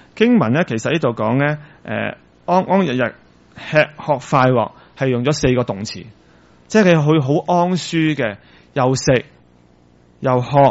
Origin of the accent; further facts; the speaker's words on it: Hong Kong; 我們香港人包括我在外